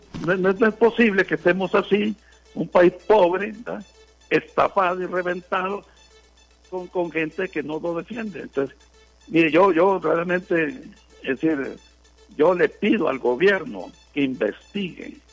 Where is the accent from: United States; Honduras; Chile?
Honduras; esa es mi cuestión como ciudadano hondureño